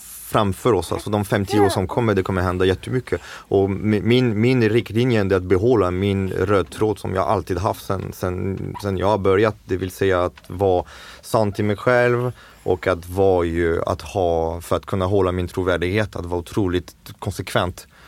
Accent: France; Swedish is a second language; moved away as an adult; now in Sweden; jag är fransman, jag var 26 när jag kom till Sverige. Alltså, svenska är inte riktigt min modersmål, det är min fjärde språk, så att det är den språk som jag bärskar sämst.

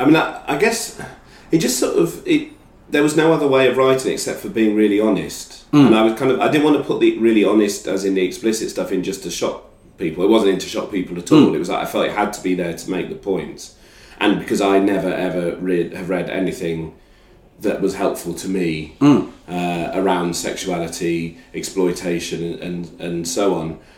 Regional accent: England, United Kingdom; the processes I was going through of trying to deal with things that I'd not properly dealt with through being English, guilt from religious upbringing

